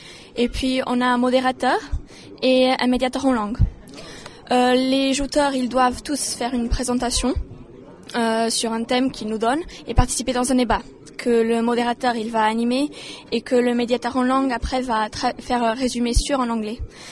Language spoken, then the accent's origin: French; Porto, Porto District, Portugal; je suis portugaise. Je vais au lycée français international de Porto et j'ai 15 ans.